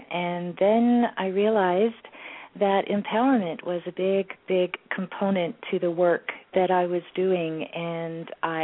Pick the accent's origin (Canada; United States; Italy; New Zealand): Canada; Yes. I've been born and raised in Canada.